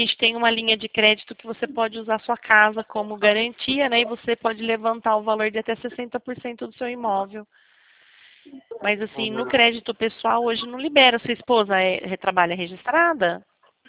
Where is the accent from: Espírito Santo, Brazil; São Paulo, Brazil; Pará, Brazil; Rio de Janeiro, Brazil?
São Paulo, Brazil; Rio Claro; Eu sou daqui de Rio Claro.